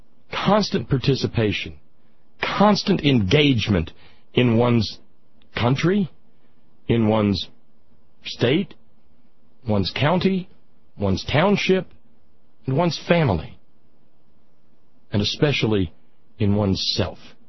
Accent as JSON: {"language": "English", "country": "United States", "said": "And I only say this because I'm an American."}